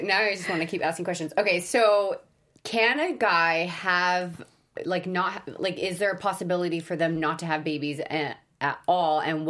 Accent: San Francisco, California, United States; I mean, we live in California, you know what I mean? I'm from San Francisco. So many hippies there, you know?

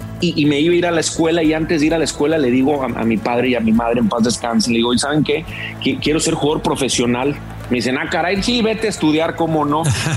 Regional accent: León, Guanajuato, Mexico; Fíjate que yo soy de León, lo sabes, claro.

